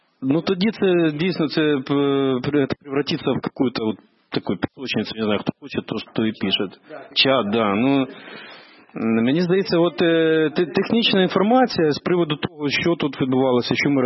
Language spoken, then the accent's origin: Ukrainian; Kharkiv Oblast, Ukraine; Ukrainian is a second language; за мої українські язики, простите, я вчусь, да. Я з Харківщини.